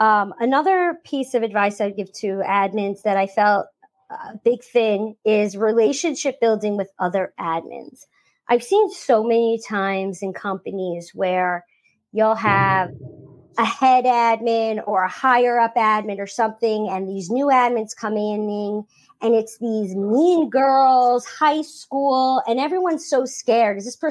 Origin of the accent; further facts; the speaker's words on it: New York, United States; also born or lived in New Jersey; I'm from the New York, New Jersey area. You know, I got a mouth on me.